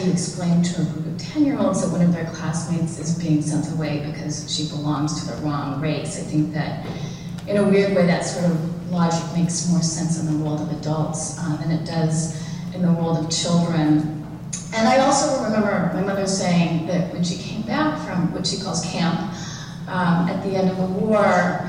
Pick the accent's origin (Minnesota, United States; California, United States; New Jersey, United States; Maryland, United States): California, United States; I know that when I was growing up in California, going to school, we weren't taught about the camps in history class.